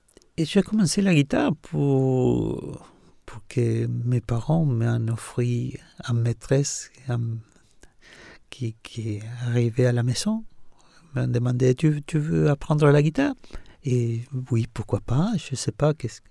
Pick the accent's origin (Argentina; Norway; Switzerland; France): Argentina; Buenos Aires; born there; French is a second language; Je suis né à Buenos Aires, la capitale de l'Argentine, cette grande ville que à mon enfance encore on peut vivre dans le rythme des quartiers.